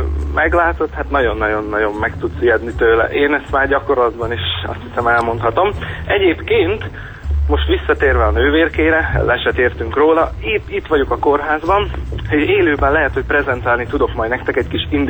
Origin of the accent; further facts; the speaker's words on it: Bratislava, Bratislava Region, Slovakia; Én Pozsonyból.